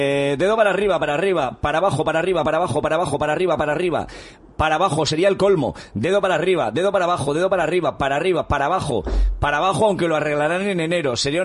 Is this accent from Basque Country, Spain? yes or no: yes; Sestao, Basque Country, Spain; now in Portugalete, Spain; Mi pueblo es Sestao. Yo soy de Sestao. Vale. Luego otra cosa es que vivo en Portugalete, pero mi pueblo es Sestao.